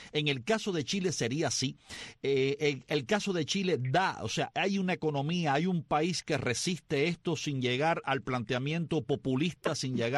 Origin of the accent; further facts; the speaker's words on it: Cuba; venimos de un país comunista, venimos de Cuba.